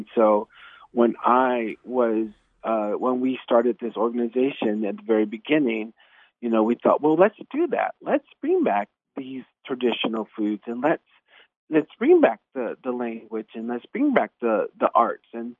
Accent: Arizona, United States; Yeah, you know, again, I'm from Arizona, from the Tonawanda Nation, and we're probably the second largest land mass-based tribe in the country.

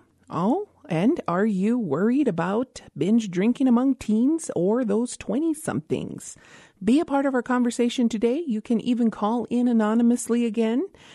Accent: Isleta Pueblo, New Mexico, United States; from Isleta Pueblo

